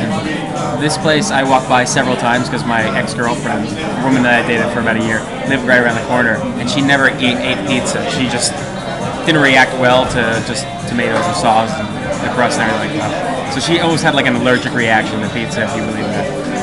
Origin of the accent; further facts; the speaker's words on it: Flushing, New York, United States; Yes, I'm from Flushing, so I pass by Shea Stadium every day of my life, going to work.